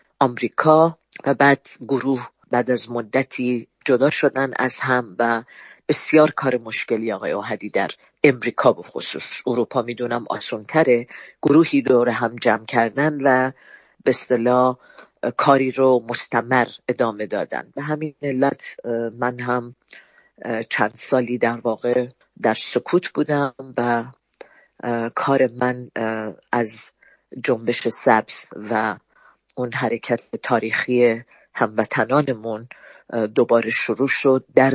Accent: Kermanshah, Iran; also born or lived in Sanandaj; من زاده سنندج هستم ایران و در سن 10 سالگی به کرمانشاه مهاجرت کردم.

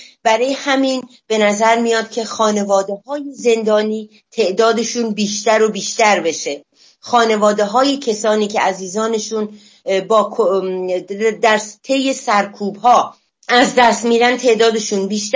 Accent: Iran; از خودم به عنوان یک ایرانی توقعی دارم، از کشورم توقعی دارم

